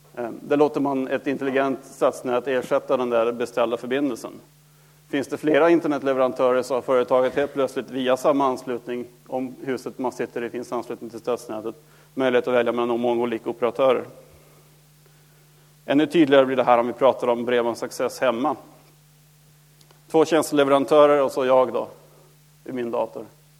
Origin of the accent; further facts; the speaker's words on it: Norrbotten County, Sweden; som uppe i Norrland där jag kommer ifrån, Piteå, Luleå, Boden, Älvsbyn går ihop